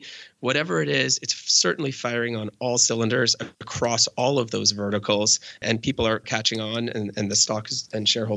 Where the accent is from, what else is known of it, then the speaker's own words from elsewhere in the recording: Canada; I'm Canadian, of course, right?